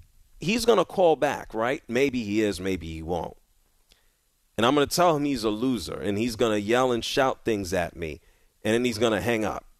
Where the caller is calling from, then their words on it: Houston, Texas, United States; from Houston.